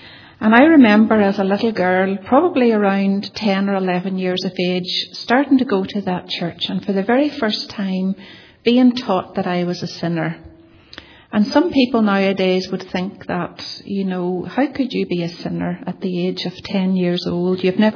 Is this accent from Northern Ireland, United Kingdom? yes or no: yes; Castlederg, Northern Ireland, United Kingdom; born there; Now, I was born in Castledurg in County Tyrone, and I was born into a family of four children.